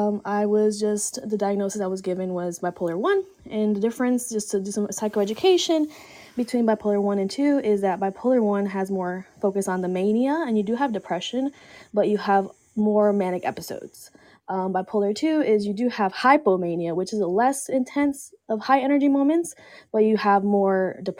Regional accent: Colombia; moved away; I am Colombian. I was born in Colombia, but I have been living here for 20 years

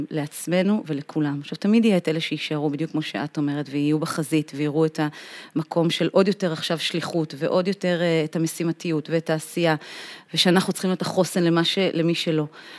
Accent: Bnei Dror, Central District, Israel; כי אני ממושב בני דרור, פה קרוב אלייך.

